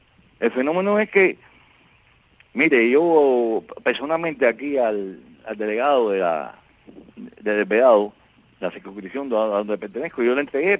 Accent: Cuba; Yo soy cristiano, pero como cubano yo estoy en todo mi derecho de poder ir allí.

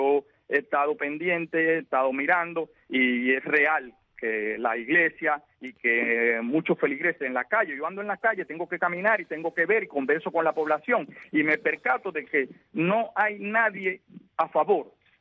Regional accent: Cuba; 55 años y vivo aquí, y no me voy de aquí, voy a estar aquí todo el tiempo, me van a tener que matar aquí porque yo soy cubano

